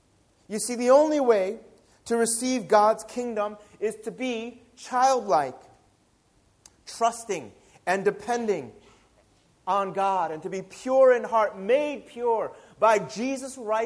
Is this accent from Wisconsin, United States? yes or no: no; Chicago, Illinois, United States; the Chicago Cubs, my favorite team, my hometown team, won the championship in Major League Baseball.